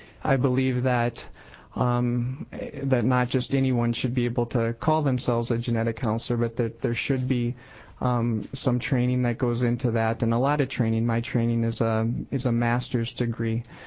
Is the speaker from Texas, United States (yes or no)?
no; Sioux Falls, South Dakota, United States; I am a genetic counselor. I'm from Sioux Falls and work at Sanford Health.